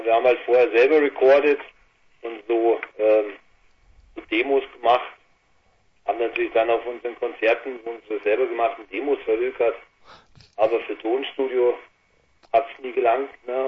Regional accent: Weilheim, Bavaria, Germany; Wir sind aus Weilheim in Oberbayern.

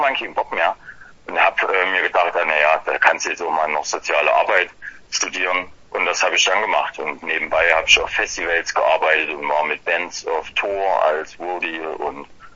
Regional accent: Grimma, Saxony, Germany; Ich komme aus Krimma, das ist eine kleine Stadt in der Nähe von Leipzig.

